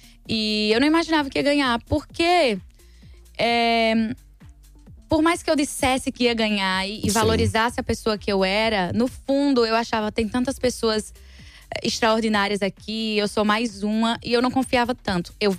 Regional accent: Northeast Region, Brazil; now in Portugal; Eu sou do Nordeste, então fala bom dia.

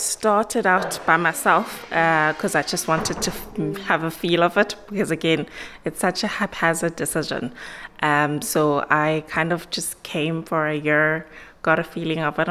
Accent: Eastern Cape, South Africa; moved away as an adult; also born or lived in Johannesburg; now in Waterford, Ireland; I've been in Ireland for about 3 years now, since January of 2021. I am originally from the Eastern Cape, but I lived in Johannesburg for about 10 years.

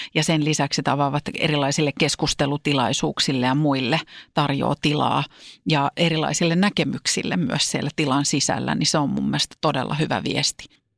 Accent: Vantaa, Uusimaa, Finland; Vantaan Korsossa, mistä mä oon kotoisin

